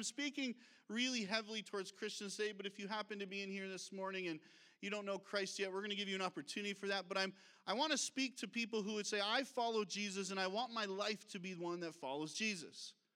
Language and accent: English; United States; And I'm sitting back as an American, knowing what's happening in our country